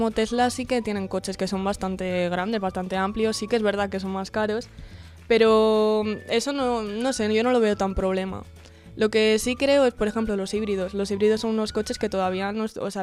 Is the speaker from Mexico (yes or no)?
no; Zamora, Castile and León, Spain; yo soy de Zamora.